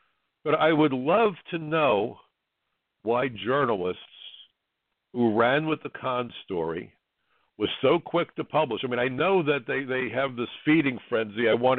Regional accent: United States; But first and foremost, I'm an American.

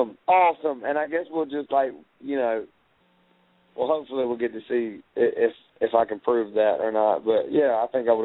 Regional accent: Danville, Virginia, United States; So I'm like, yo … from Danville, Virginia, and if you don't put me on your show, you ain't shit.

